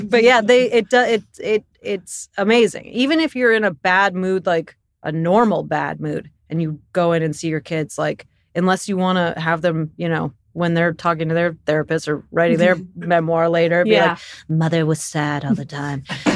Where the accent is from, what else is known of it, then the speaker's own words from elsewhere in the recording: Los Angeles, California, United States; I didn't grow up in Altadena, but I grew up like in the Miracle Mile.